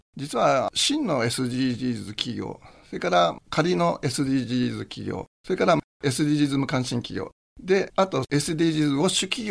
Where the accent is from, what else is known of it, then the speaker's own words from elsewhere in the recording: Miyazaki, Japan; 私は宮崎県の自然豊かなところで生まれ育って、